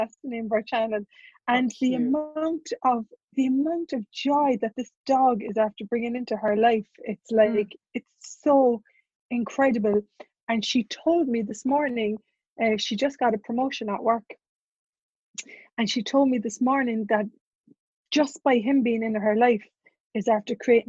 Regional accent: Ireland; I was born in Ireland. I'm Irish, one of the leprechauns. And I grew up in the second smallest city in Ireland

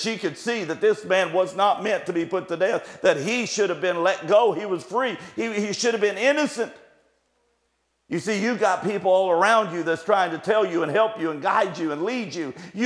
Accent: Kentucky, United States; now in Xenia, United States; I'm a Kentuckian. I live in Dayton. Well, I live in Xenia, pastor in Dayton, but I'm from Kentucky. Get the from Kentucky part, okay?

